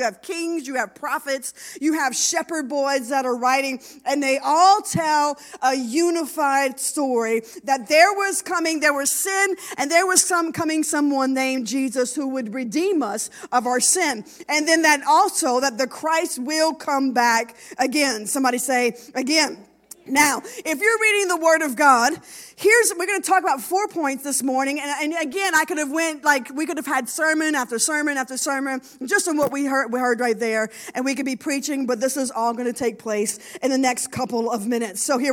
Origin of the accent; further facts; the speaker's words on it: Louisiana, United States; And we're Cajun, so we eat a whole lot of yummy and good food.